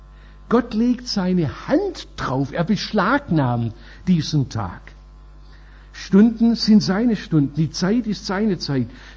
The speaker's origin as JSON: {"language": "German", "town": "Oberndorf", "country": "Germany", "tie": "born or raised there", "said": "Am 20. April 1945 ist meine Heimatstadt Oberndorf von Franzosen eingenommen worden."}